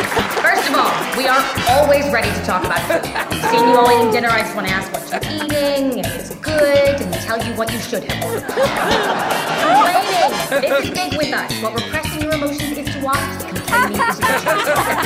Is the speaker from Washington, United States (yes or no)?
no; New York, United States; Now, I'm Jewish, I'm from New York, and perhaps exotic to some of you